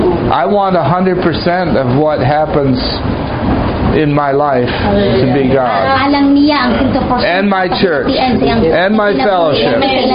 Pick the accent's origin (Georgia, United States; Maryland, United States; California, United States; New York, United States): New York, United States; I grew up in New York.